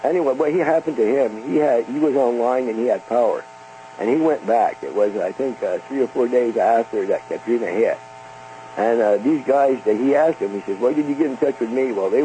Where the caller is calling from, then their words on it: Quebec, Canada; from Quebec.